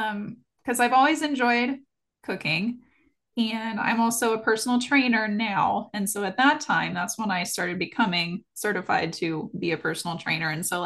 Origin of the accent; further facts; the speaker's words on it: Columbus, Ohio, United States; So I'm originally from Columbus, actually. So I'm originally from like the big city.